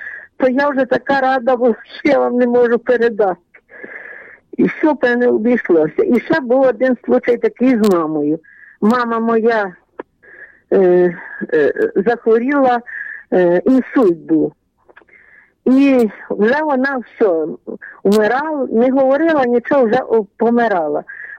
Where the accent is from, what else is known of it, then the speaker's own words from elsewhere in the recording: Vinnytsia Oblast, Ukraine; я з Вінницької області